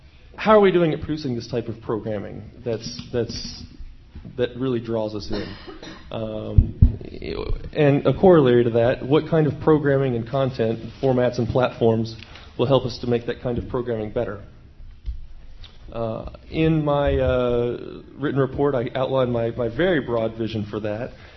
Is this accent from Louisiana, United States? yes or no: no; West Virginia, United States; I grew up in West Virginia, which is about 400 miles from the nearest Pacifica station where I grew up.